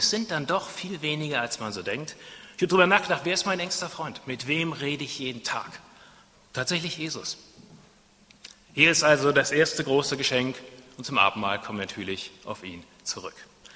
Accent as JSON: {"language": "German", "country": "Germany", "tie": "born or raised there", "said": "ich bin aufgewachsen, natürlich in Deutschland, wie an meinem Akzent zu erkennen, in Deutschland aufgewachsen."}